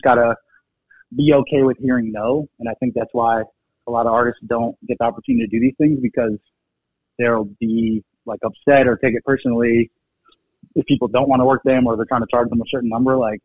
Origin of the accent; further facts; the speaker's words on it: Massachusetts, United States; His manager is actually from Boston, and I'm from Massachusetts, so we kind of connected on that.